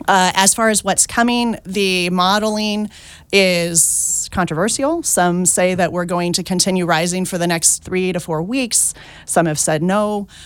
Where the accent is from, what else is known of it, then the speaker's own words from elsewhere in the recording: Sutter, California, United States; as a volunteer firefighter in my hometown of Sutter, California.